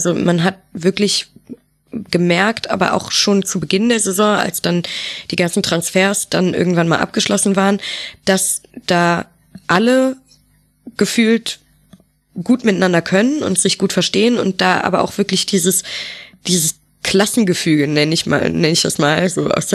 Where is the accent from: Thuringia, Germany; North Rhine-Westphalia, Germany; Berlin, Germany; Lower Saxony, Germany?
North Rhine-Westphalia, Germany; Düsseldorf; Also ich komme ja aus Düsseldorf